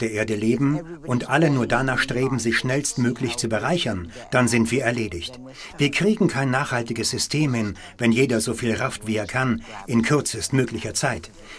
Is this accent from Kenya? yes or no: yes; Kenya; Ich bin in Ostafrika geboren, auf einer Farm in Kenia. Ich bin mit einem kolonialen Hintergrund aufgewachsen